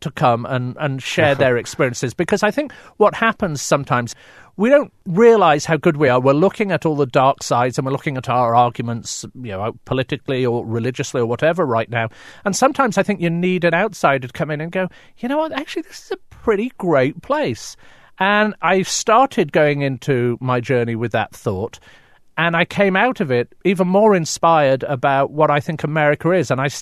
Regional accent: England, United Kingdom; now in United States; My father's from Calcutta. My mother was from Wales. You know, I'm from England.

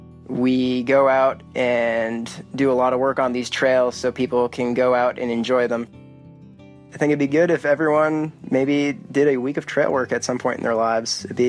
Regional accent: New Hampshire, United States; I grew up in the White Mountains. My father was a backcountry ranger for many years, so that's why my family moved up here.

